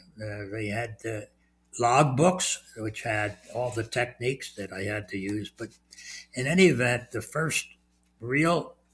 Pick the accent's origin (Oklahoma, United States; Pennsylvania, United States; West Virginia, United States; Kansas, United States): Pennsylvania, United States; Philadelphia; when I was growing up in Kensington, that's a section of Philadelphia, I went to high school